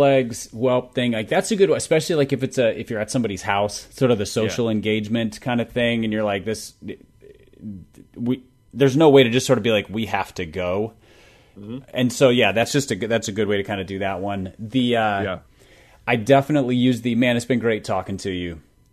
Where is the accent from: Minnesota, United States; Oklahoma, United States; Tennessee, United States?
Minnesota, United States; They are both Michiganders. I'm a Minnesotan.